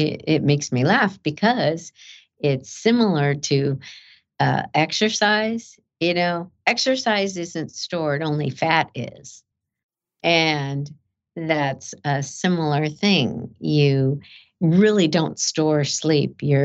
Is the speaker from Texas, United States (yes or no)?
no; Chicago, Illinois, United States; And growing up in Chicago, I did my undergraduate work at Rush University in Chicago.